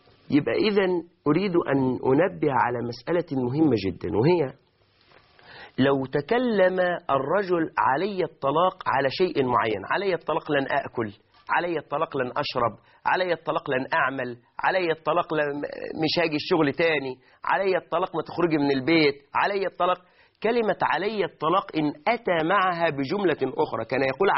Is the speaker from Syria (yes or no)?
no; Egypt